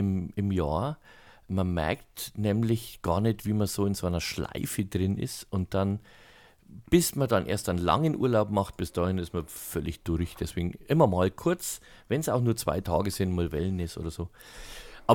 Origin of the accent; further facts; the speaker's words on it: Bavaria, Germany; ich sage als Bayer, da kann man schon mal einschauen